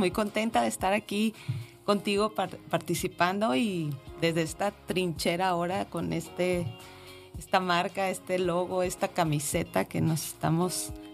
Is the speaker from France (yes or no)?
no; Torreón, Coahuila, Mexico; moved away as an adult; Yo nací en Torreón, llegué aquí cuando tenía 20 años. De hecho, aquí cumplí 20 años.